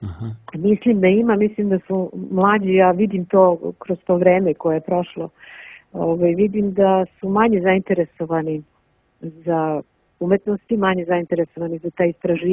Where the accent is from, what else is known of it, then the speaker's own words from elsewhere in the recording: Montenegro; mi smo iz Crne Gore